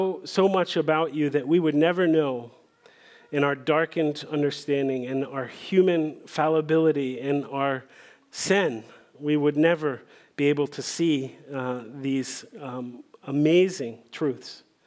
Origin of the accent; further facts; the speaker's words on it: United States; moved away as an adult; I'm 45 years old. I'm an American. I'm an expat living abroad.